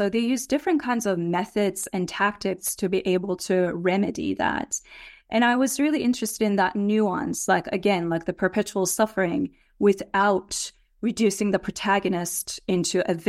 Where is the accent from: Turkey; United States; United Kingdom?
Turkey; English is a second language; You know, I grew up in Turkey, and I had my first coup when I was 5 years old.